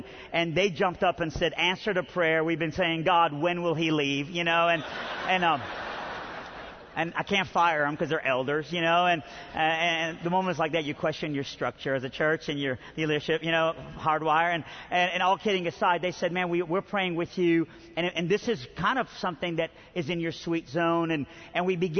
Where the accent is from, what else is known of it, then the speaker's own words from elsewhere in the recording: Iran; now in Birmingham, United States; Originally, I'm from Iran.